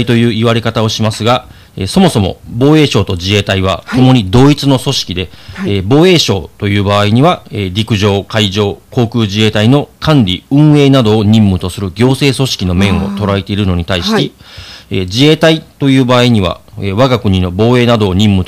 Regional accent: Osaka, Japan; 北関東防衛局や南関東防衛局での勤務を経て、今年4月、約10年ぶりに故郷の大阪に戻ってきました。

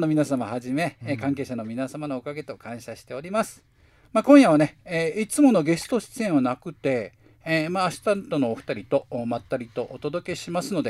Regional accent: Nagasaki, Japan; now in Okinawa, Japan; 出身は、長崎県の長崎市ですが、まあ、人生の半分以上をね、沖縄で過ごしているので、もううちなんちゅうですね。

